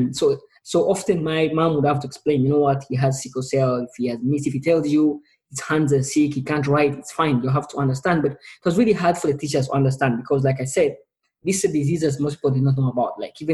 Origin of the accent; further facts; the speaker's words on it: Kampala, Central Region, Uganda; born there; I was born in Kampala, Uganda, a small East African country.